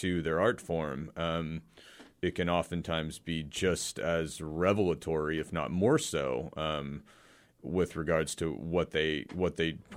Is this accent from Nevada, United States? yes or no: yes; Reno, Nevada, United States; I mean, I'm from Reno, Nevada, and I grew up